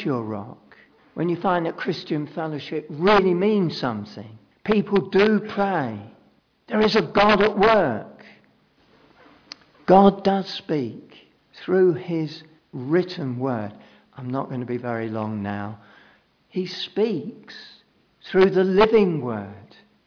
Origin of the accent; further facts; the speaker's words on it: London, United Kingdom; I can look back in my youth when I lived, obviously I'm a Londoner